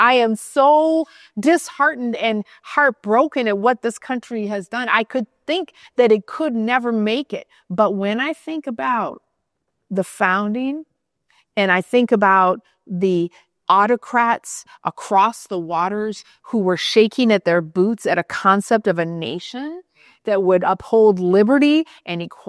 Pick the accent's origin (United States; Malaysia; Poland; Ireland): United States; Minnesota; But I'm from the middle of the country. I'm from Minnesota.